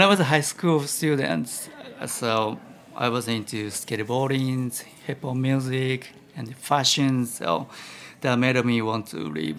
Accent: Hokkaido, Japan; English is a second language; I was born and grew up in Hokkaido, so which is the northern part of the Japan. So my hometown is so tiny. There's a fisherman areas.

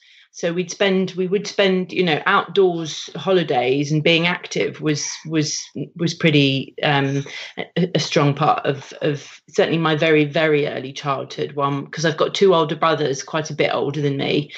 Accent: Windsor, South East England, United Kingdom; born there; I grew up in a village. I was born in Windsor.

